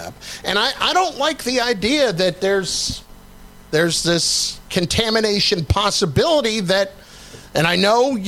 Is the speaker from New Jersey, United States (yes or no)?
yes; New Jersey, United States; I'm from New Jersey.